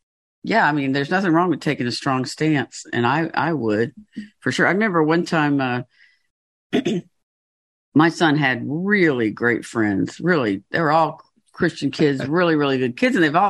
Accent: Georgia, United States; I'm from Georgia. I don't always speak the King's English.

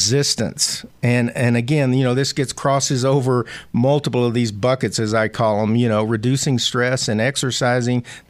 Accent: the South, United States; accent: Southern; Sorry, my southern accent.

